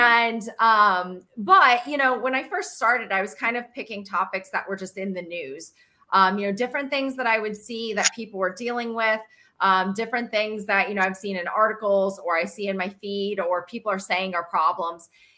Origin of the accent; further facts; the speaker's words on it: North Carolina, United States; And I'm also from Western North Carolina, which has the area code of 828.